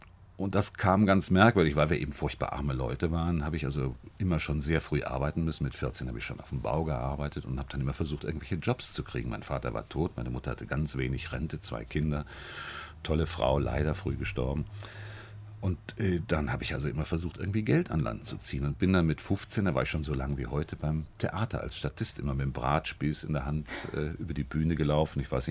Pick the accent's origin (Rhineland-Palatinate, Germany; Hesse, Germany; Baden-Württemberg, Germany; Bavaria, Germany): Bavaria, Germany; also born or lived in Cologne / Silesia; Also ich bin geborener Kölner. Ich bin einer der wenigen Kölner mit Taufschein, mit Duffesbachwasser getauft. Aber eben einfach durch kriegsbedingte Wirren bin ich also aufgewachsen in Schlesien, in Bayern. Mein Vater kam aus Schlesien.